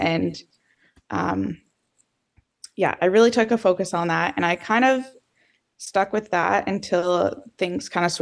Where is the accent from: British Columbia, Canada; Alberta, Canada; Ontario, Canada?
Ontario, Canada; West Lorne; So I'm West Lorne, Ontario. I grew up on a cash crop farm there, and we have beef cattle as well.